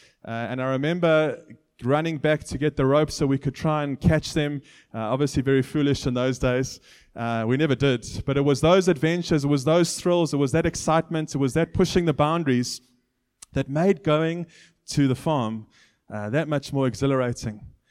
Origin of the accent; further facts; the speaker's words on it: Botswana; I grew up in Botswana. Any other Botswana people here? And it was a beautiful privilege to grow up in Botswana because my playground was the bush. We lived on the outskirts of town